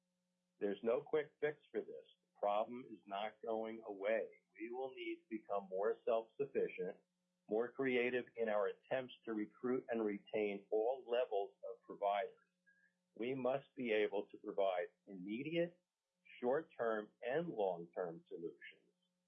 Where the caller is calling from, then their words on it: Anchorage, Alaska, United States; I am calling from Anchorage.